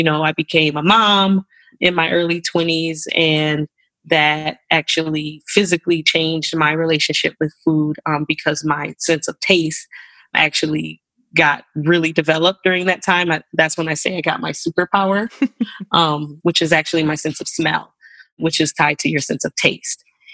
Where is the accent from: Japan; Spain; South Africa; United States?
United States; Minnesota; I grew up right here where I'm living in the Twin Cities. My mom lived in St. Paul and my dad in Minneapolis. So I literally grew up going across the bridge pretty often from St. Paul to Minneapolis